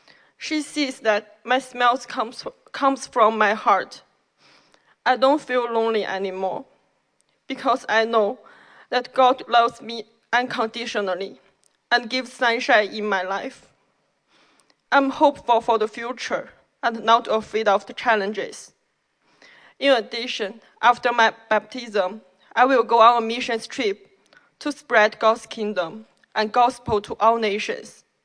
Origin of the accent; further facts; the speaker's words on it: China; English is a second language; moved away as an adult; now in Vancouver, Canada; I'm from China. I came to Vancouver 8 months ago.